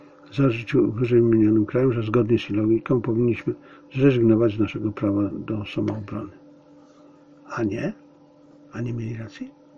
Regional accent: Silesian Voivodeship, Poland; pochodzę ze Śląska. A w czasach mojej młodości to było takie dosyć pieszczotliwe określenie. Przynajmniej w tych miejscach, w których ja się chowałem. Czyli wokół familioków.

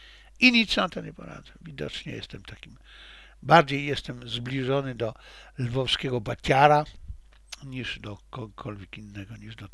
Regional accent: Lviv, Lviv Oblast, Ukraine; now in Poland; jestem pewien tego, że w tym obszarze jestem lwowiakiem w dalszym ciągu.

